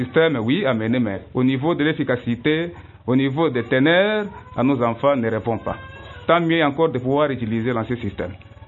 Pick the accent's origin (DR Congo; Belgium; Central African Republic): DR Congo; ici chez nous en RDC